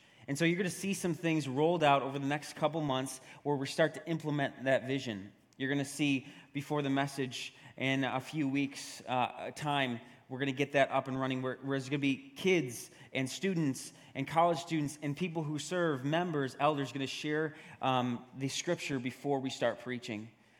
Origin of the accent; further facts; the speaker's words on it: New York, United States; accent: New York; Reality. I say it with my accent, my New York accent.